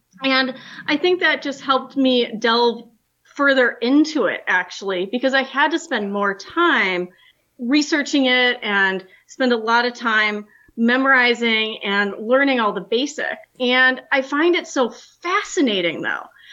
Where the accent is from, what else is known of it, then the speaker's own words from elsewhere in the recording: West Chicago, Illinois, United States; but I grew up in West Chicago, Illinois, and I went to College of DuPage for biology, and that's where my dad taught.